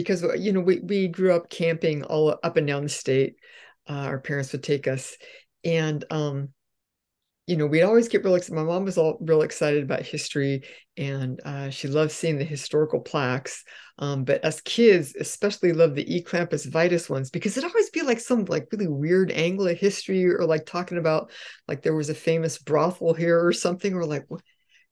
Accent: Fresno, California, United States; born there; I was born in Fresno, and my family have a lot of family there and stuff. My folks are both born there.

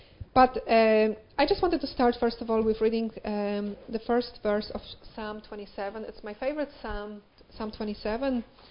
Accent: Poland; English is a second language; now in United Kingdom; I'm not from Northern Ireland. I come from Poland. And English is not my first language

